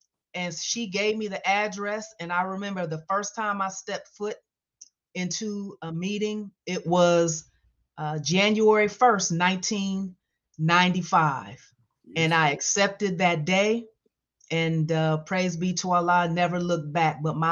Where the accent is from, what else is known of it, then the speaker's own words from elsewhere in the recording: Columbus, Ohio, United States; also born or lived in Ashland; Well, I am a Buckeye. I was born and raised in Ohio. I was actually born in Ashland, but at the age of two, moved to Columbus, Ohio with my parents.